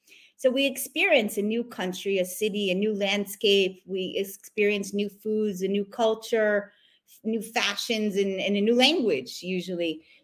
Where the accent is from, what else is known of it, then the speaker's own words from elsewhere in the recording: United States; moved away as an adult; now in Israel; I grew up in America till about the age of 30. We made Aliyah right after September 11th. So Israelis going to America sometimes consult with me.